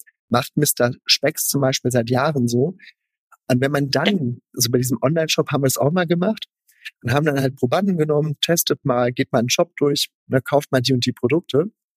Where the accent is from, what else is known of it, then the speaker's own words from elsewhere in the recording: North Rhine-Westphalia, Germany; Ich bin Ostwestfale